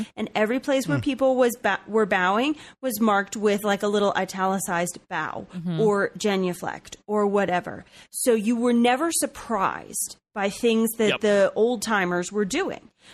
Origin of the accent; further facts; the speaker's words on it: Texas, United States; That's just so funny to me as a Texan, because like my whole childhood, my whole life was Baptist.